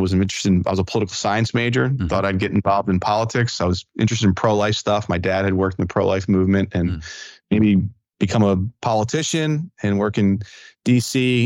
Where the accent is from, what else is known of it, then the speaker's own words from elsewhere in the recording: Philadelphia, Pennsylvania, United States; Yeah, I mean, I grew up in Philadelphia, outside Philadelphia. So I like to say I grew up Philly Catholic.